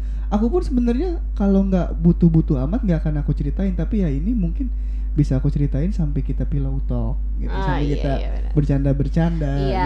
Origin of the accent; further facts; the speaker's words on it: London, United Kingdom; now in Bogor, Indonesia; Bukan, aku orang London.